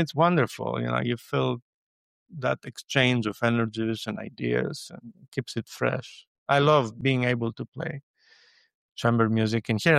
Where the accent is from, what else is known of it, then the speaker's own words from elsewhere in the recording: Greece; But in Greece, I think it's important to give back to, like in my hometown, I did that to not to do it for money